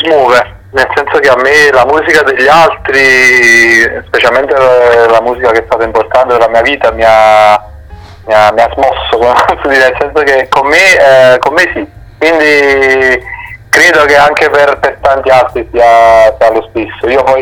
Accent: Naples, Campania, Italy; e altro da napoletano puoi immaginare

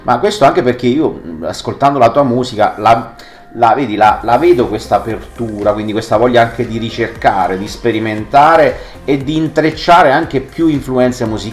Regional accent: Casacalenda, Molise, Italy; allora io sono di Casa Calenda, provincia di Campobasso

